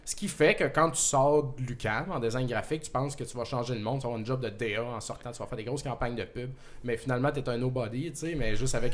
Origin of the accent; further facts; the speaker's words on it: Quebec, Canada; je viens de la Beauce, en fait. J'étais un beauceron aménagé à... J'étais allé à Sherbrooke en 97. Faire mon deck en graphiste pendant 3 ans. Puis je suis venu faire un bac en design graphique à l'UQAM.